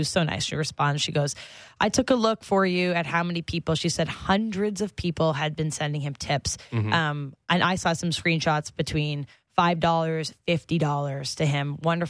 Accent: Canada; But as a Canadian, you can't, like, log into Venmo.

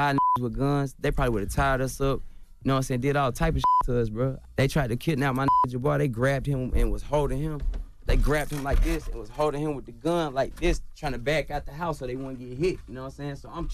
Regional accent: Chicago, Illinois, United States; born there; Nah, I was born in Chicago.

